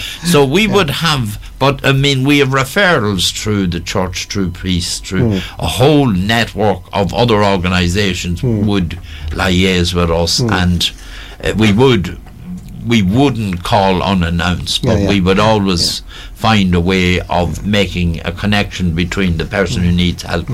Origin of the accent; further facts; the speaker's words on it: Dundalk, County Louth, Ireland; back in the 70s and 60s when I was brought up in Dundalk